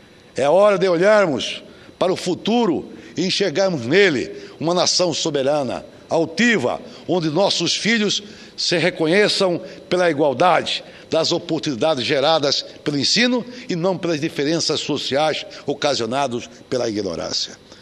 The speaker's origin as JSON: {"language": "Portuguese", "town": "Várzea Grande", "region": "Mato Grosso", "country": "Brazil", "tie": "born or raised there", "said": "localizada no bairro Mapim, em Várzea Grande, minha terra natal."}